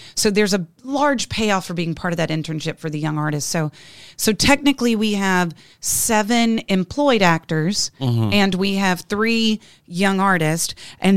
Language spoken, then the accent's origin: English; Montgomery, Alabama, United States; also born or lived in Opp, Alabama; I'm originally from around Montgomery, Alabama. Well, I take that back. I was born in Opp, Alabama.